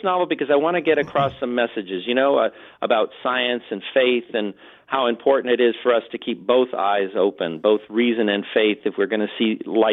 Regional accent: Los Angeles, California, United States; still that kid from East L.A. I was born in East L.A. on the wrong side of the track.

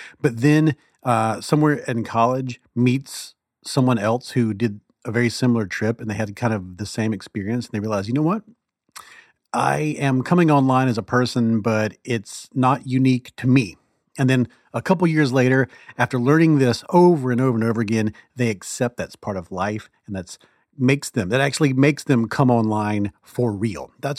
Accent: Quebec City, Quebec, Canada; like once at the Ferry Building Market in San Francisco or in my hometown, Quebec City

